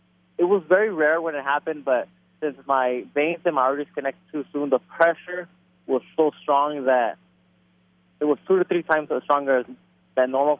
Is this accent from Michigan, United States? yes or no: no; Los Angeles, California, United States; I grew up in Echo Park, right next to downtown Los Angeles. This has been my upbringing. Love this city.